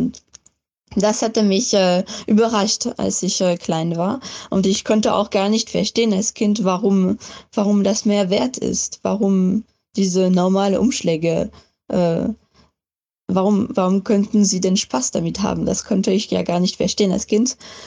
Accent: France; now in Germany; ich komme ursprünglich aus Frankreich. Ich bin auch da aufgewachsen.

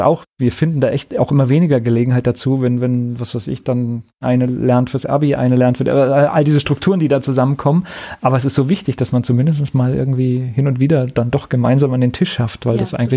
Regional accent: Germany; Als Deutscher steht man da manchmal fassungslos und sagt, das würde ich mich jetzt gar nicht trauen zu sagen

